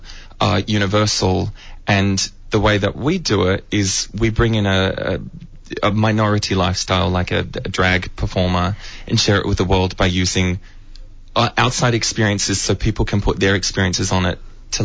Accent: Adelaide, South Australia, Australia; We did it in the Adelaide Fringe early last year because I'm from Adelaide, so I've got a bunch of friends and family

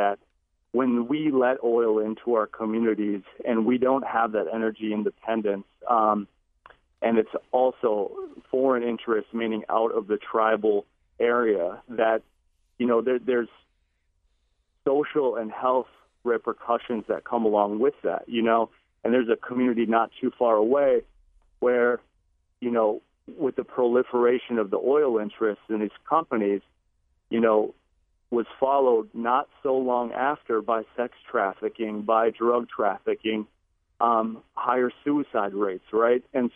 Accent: North Dakota, United States; I'm Anishinaabe from Turtle Mountain, as well as Lakota and Dakota from Cheyenne River and Sistan.

